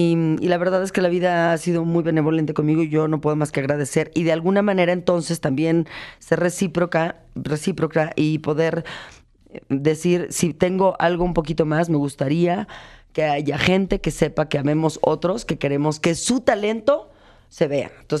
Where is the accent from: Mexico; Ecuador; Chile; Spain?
Mexico; Soy un mexicano